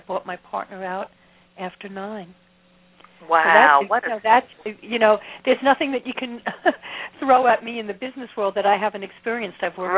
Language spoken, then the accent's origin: English; New York, United States; now in Gilbert, United States; Really there's a pride that I have about being a New Yorker, even though now I'm transplanted and living in Gilbert, Arizona.